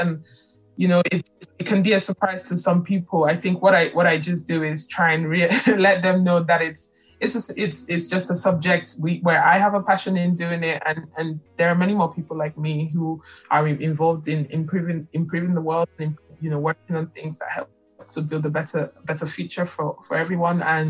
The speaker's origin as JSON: {"language": "English", "country": "Nigeria", "said": "I'm a Nigerian and my mom and dad are both Nigerians as well."}